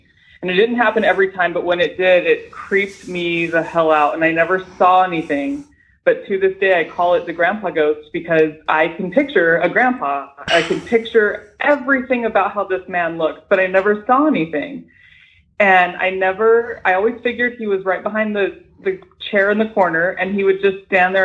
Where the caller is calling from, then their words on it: Las Vegas, Nevada, United States; I'm in Las Vegas.